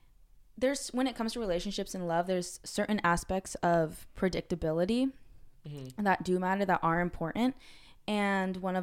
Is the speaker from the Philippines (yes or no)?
yes; Philippines; Cause like I'm Filipino.